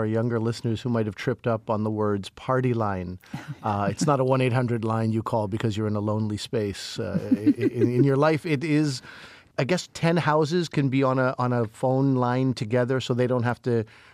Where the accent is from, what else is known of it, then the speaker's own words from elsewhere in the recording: Montreal, Quebec, Canada; I grew up in Montreal. And as a young man, I mean, wild horses could not have pulled me out of Montreal.